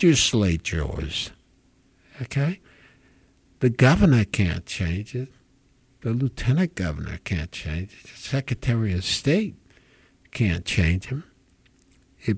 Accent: New Jersey, United States; also born or lived in Mobile; So in New Jersey, where I grew up, I was born in Mobile

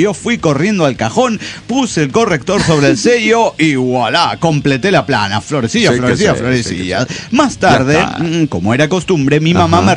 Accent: Guadalajara, Jalisco, Mexico; de Guadalajara, Jalisco, México.

